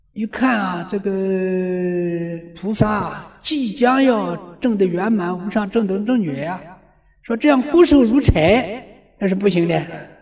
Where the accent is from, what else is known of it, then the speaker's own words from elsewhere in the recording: China; 这个粥叫什么呢？我们中国人叫腊八粥